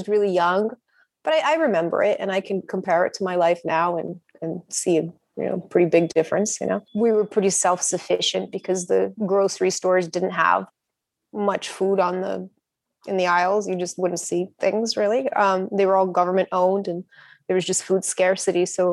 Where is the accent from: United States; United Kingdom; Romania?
Romania; now in Canada; I was born in Romania in a rural village under communism. This is before communism fell in 87. No, in 89 it fell, sorry. So I was raised by my grandparents in this little village.